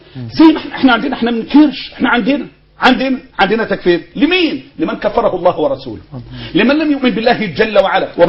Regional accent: Egypt; إحنا أبناء مصر

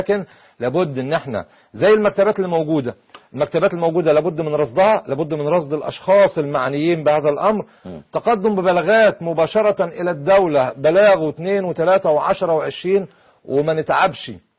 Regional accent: Egypt; يعني احنا بنقول عندنا في مصر ان احنا بنطمن الناس في مصر

